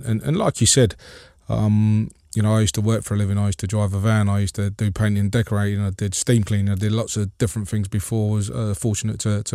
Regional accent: London, United Kingdom; Growing up in West London. Not far from where QPR was

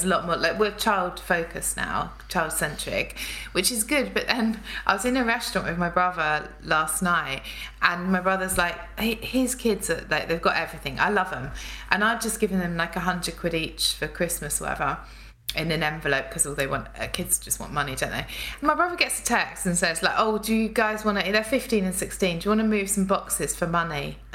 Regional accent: United Kingdom; Maybe that's me because I'm British.

